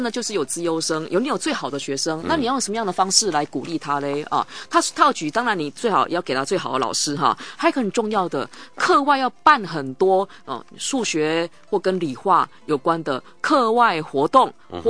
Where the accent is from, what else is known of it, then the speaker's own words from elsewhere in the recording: Taiwan; 因为如果我们台湾人，我们也常常讲说